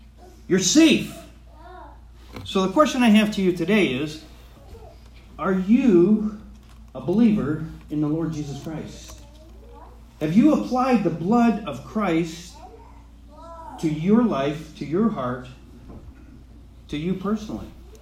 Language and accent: English; Canada; now in United States; I'm glad I live in North America, by the way. And I love the United States, even though I'm a Canadian.